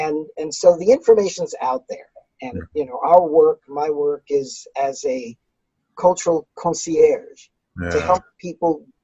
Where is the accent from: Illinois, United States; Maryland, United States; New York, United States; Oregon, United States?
New York, United States; New York City; I'm still a New Yorker from New York City. I haven't lost that.